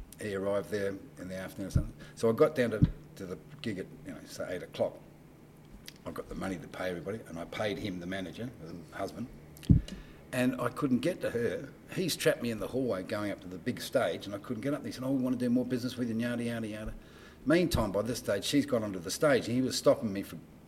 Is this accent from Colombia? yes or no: no; Woodville South, South Australia, Australia; I'm originally from Woodville South.